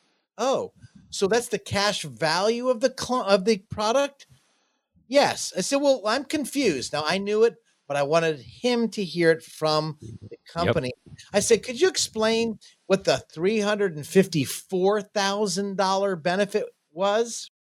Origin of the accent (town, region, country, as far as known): Jacksonville, Florida, United States